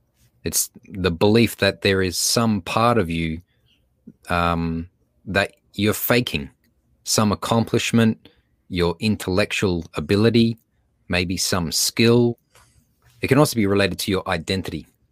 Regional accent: Australia; accent: Australian; I'll just name the elephant in the room, and that's my accent. And usually when I'm speaking in front of people, I say, right, in order to understand me for the next 30 minutes, we all have to practice our Australian accents.

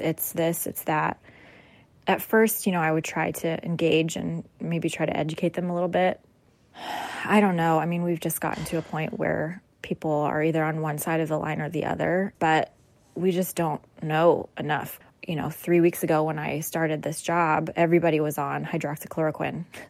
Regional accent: Midwest, United States; I'm from the Midwest, so very familiar with storms and tornadoes

